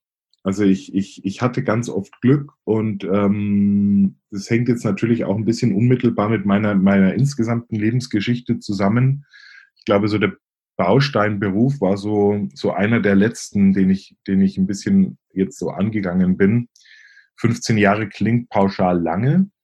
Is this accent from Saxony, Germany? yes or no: no; Bavaria, Germany; accent: Franconian; Ich komme ursprünglich aus Oberfranken, also der ein oder anderen wird sicherlich auffallen vielleicht an meinem Akzent. Fränkische legt man irgendwie nie ganz ab.